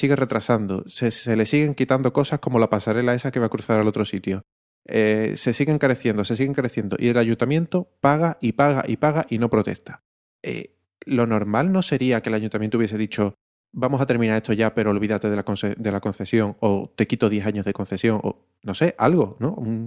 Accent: Seville, Andalusia, Spain; Pero yo como sevillano

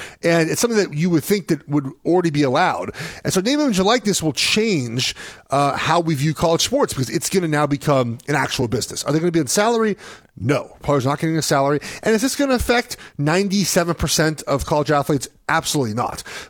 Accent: Los Angeles, California, United States; And, you know, I'm from Los Angeles. I went to school in Oregon.

